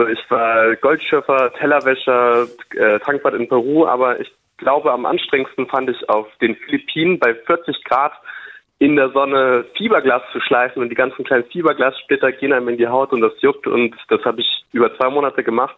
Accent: Germany; das kann man auch als Deutscher schwer nachvollziehen

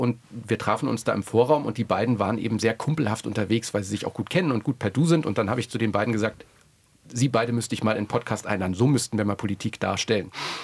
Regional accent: Berlin, Germany; ich bin Berliner.

